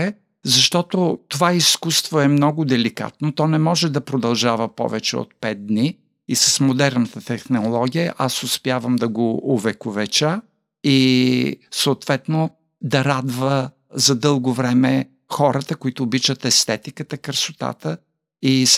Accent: Kyustendil, Kyustendil Province, Bulgaria; А в моя роден град Кюстендил представих една изложба

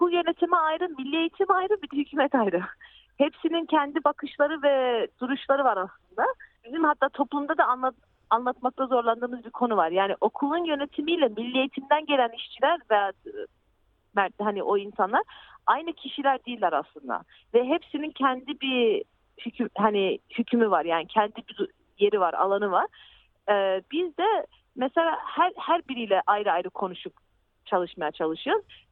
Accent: Shepperton, South East England, United Kingdom; Shepperton, hani ben burada doğdum büyüdüm

